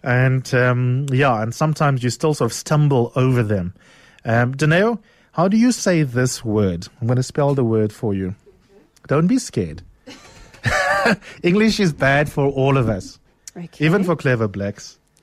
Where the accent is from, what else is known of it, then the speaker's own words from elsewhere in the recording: Eastern Cape, South Africa; I'm from the Eastern Cape, which means I'm an honorary Xhosa boy.